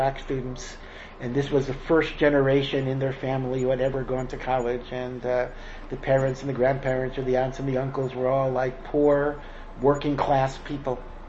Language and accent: English; Hartford, Connecticut, United States; You know, I came from Hartford, Connecticut, and I went to Neri Yisrael.